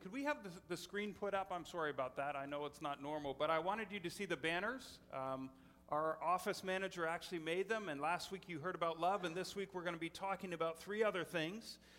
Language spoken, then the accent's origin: English; Greenville, United States; We were raised in Greenville. We had a good family. We haven't had any tremendous adventures.